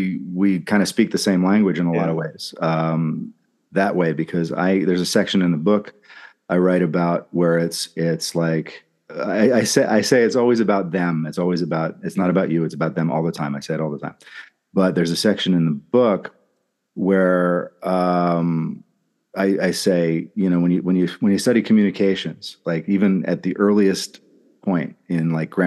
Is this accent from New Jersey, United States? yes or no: yes; New Jersey, United States; I grew up in New Jersey and lived in New Jersey most of my life.